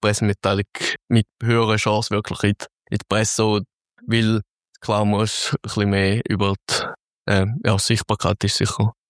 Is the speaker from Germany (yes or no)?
no; Thurgau, Switzerland; Jetzt, wir sind aus dem Thurgau, dort gibt es, wo man schon sagt, viel Angebot, wo einfach generell ist.